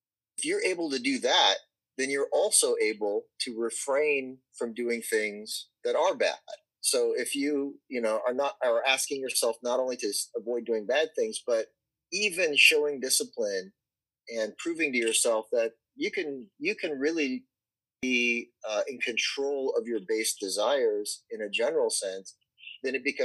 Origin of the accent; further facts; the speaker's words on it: Arizona, United States; I'm an American kid from Arizona. Now, you would think I'd have a hard time growing up in a place like Arizona